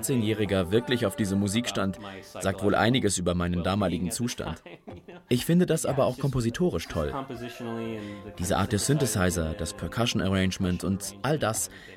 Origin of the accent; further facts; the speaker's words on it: Springfield, Missouri, United States; also born or lived in Minnesota; Ich wurde in Minnesota geboren und dann zogen wir nach Springfield in Missouri. Meine Familie lebt dort immer noch und ich betrachte es als meine Heimat. Wir kamen also ursprünglich aus dem Norden, Yankees würde man sagen, und zogen dann in den Süden.